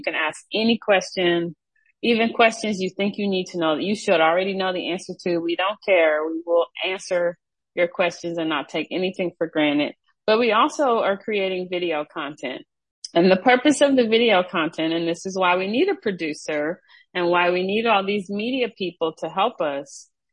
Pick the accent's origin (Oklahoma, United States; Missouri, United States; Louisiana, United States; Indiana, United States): Missouri, United States; St. Louis; Like when people in my family, like I just said, I'm from St. Louis.